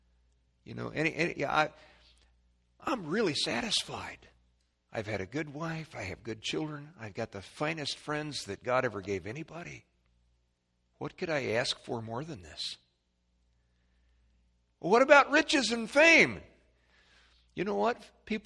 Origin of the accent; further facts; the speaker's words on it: United States; I grew up in Clark County and I went off to the far country. I mean, St. Louis and Chicago and Detroit from here, those are certainly far countries. But the Lord allowed me to come back.